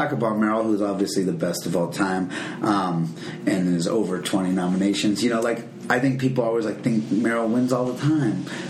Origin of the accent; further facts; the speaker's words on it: California, United States; I'm from the East Bay of California, so, like, the Sacramento area is not too far from me.